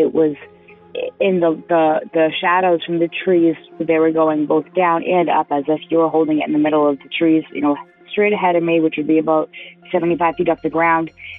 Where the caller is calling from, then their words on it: Marlborough, Massachusetts, United States; I'm calling from Marlborough, Massachusetts.